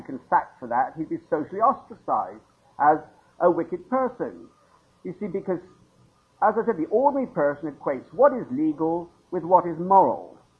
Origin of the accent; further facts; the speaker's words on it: United Kingdom; but I'm afraid you won't forgive me for being British.